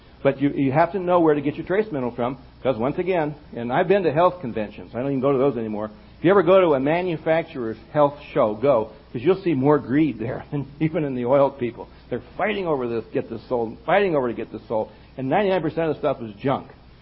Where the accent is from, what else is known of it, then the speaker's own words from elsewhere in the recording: Missouri, United States; I'm from Missouri, show me a feeling.